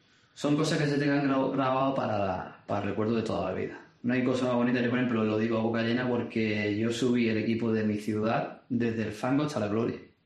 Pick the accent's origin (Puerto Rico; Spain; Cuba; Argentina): Spain; Cádiz, Andalusia; Que soy de Cádiz.